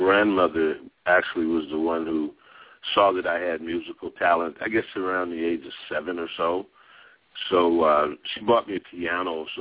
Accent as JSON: {"language": "English", "town": "Detroit", "region": "Michigan", "country": "United States", "tie": "born or raised there", "said": "one of the advantages of growing up in Detroit is like a lot of the really, really good musicians that played for Motown were also teachers in high schools and elementary schools and stuff."}